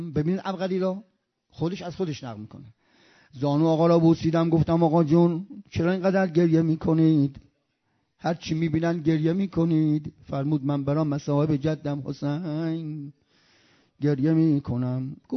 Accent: Rasht, Gilan, Iran; من بچه رشتم

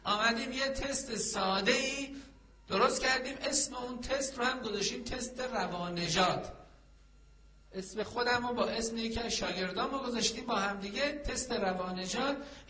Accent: Iran; به عنوان یک مسلمان و به عنوان یک ایرانی

